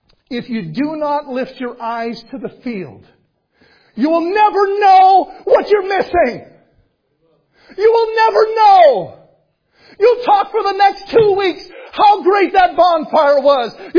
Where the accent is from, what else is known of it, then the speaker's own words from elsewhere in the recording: Winkler, Manitoba, Canada; I grew up in Winkler